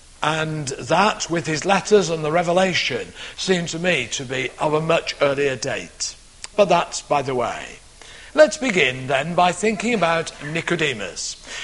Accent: Newbury, South East England, United Kingdom; I'm from Newbury in England.

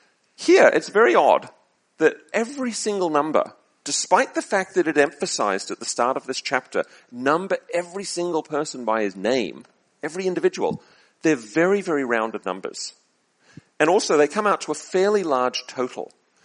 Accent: Australia; And I grew up in Australia, and we used to have a Bible school

